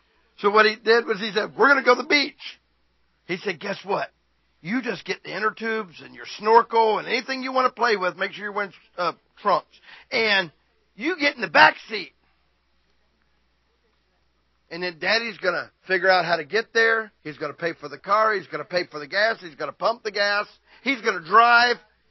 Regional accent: Florida, United States; When I was growing up, my daddy said, we're going to the beach. I grew up in Florida. We went to the beach all the time.

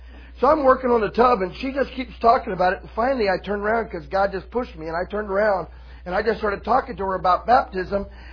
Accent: Florida, United States; I'm from Florida. I don't like cold, okay?

